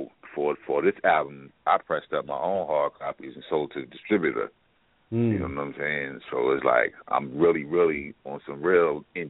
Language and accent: English; Hempstead, New York, United States; he happened to be friends with a cat from my town. I'm from Hempstead.